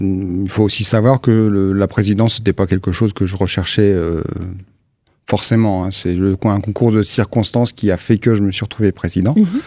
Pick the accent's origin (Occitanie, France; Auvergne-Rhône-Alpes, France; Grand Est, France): Grand Est, France; Nancy; Je suis nancéen et si je suis là aujourd'hui, c'est pour parler du don de sang parce que je suis président de l'Association des donneurs de sang de Nancy.